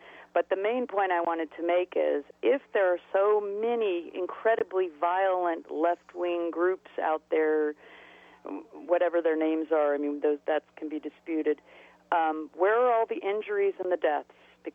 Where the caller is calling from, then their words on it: Reston, Virginia, United States; also born or lived in West Coast; One, I moved here from the West Coast 20 years ago, and I still am shocked every time I see a Confederate flag or the statues or anything else. I'm a white person.